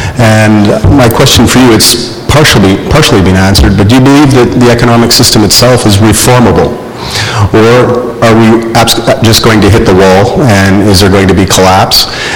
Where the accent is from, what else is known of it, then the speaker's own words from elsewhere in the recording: Salt Spring Island, British Columbia, Canada; I'm from Salt Spring Island here in the Saanich Gulf Islands, Riding.